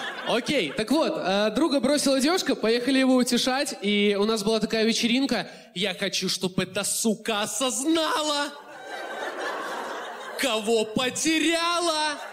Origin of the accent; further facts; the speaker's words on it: Minsk, Belarus; я вырос в Минске, в таком районе, где лица били так, вот как, наверное, нигде не били.